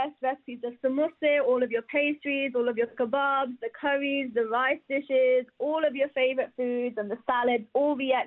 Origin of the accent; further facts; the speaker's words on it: Pakistan; And I'm from Pakistan, which is just one country in South Asia.